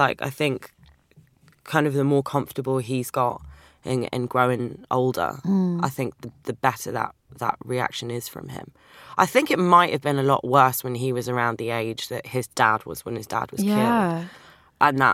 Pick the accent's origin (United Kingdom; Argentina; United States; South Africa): United Kingdom; London; growing up in North London, people know that there's a difference between a Greek Cypriot and a Turkish Cypriot